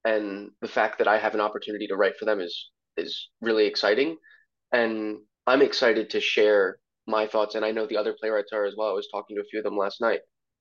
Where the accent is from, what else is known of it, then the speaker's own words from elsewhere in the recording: Brooklyn, New York, United States; I'm from Brooklyn, so I feel like the opportunities are, there might be more opportunities in New York City, but they're harder to get access to.